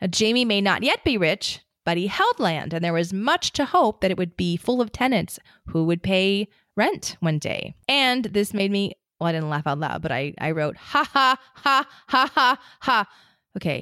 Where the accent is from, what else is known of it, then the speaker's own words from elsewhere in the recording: Australia; but as an Australian with a strongly English and Scottish influenced society, the nickname is an important social convention.